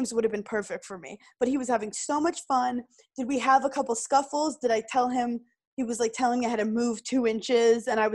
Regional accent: Brooklyn, New York, United States; I'm from Brooklyn

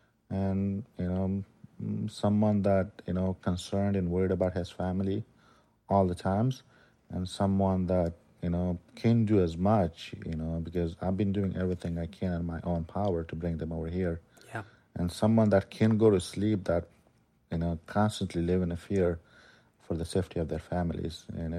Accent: Afghanistan; to go to Afghanistan to visit my family, help them out with the paperwork. As soon as I arrived in my hometown, I was stuck at the house for 2 weeks.

